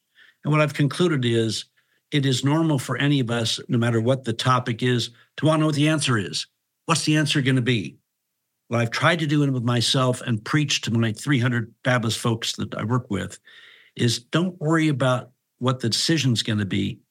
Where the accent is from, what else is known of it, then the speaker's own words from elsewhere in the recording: Portland, Oregon, United States; years ago growing up in Portland, we worked with First National Bank